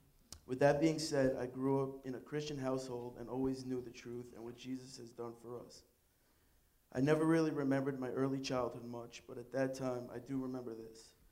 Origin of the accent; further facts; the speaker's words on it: Atlantic Beach, United States; I'm 27. I grew up in Atlantic Beach, and I've been coming here my whole entire life, ever since I was born.